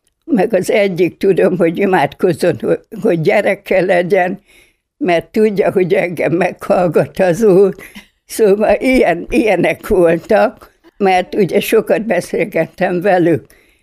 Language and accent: Hungarian; Debrecen, Hajdú-Bihar, Hungary; Hát persze, hogy Debrecent vállaltam, mivel debreceni vagyok.